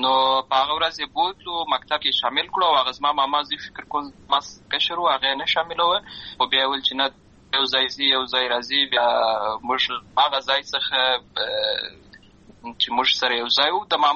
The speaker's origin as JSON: {"language": "Pashto", "town": "Lashkar Gah", "region": "Helmand", "country": "Afghanistan", "tie": "born or raised there", "said": "زه په اصل کې د اروزګان ولایت یم، اما زه په هلمند ولایت لشکرګاه کې پیدا شوی یم، همالته لوی شوی یم، همالته مې ښوونځی لوستې ده،"}